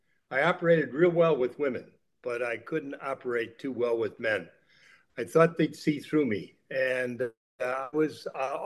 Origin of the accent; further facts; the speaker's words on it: Chicago, Illinois, United States; also born or lived in Duluth, Minnesota; I was born in Duluth, Minnesota, and in the early days after the US joined the Second World War, my father moved the family from Duluth to Chicago, the Chicago area. So I really grew up, and most of my adult life was in Chicago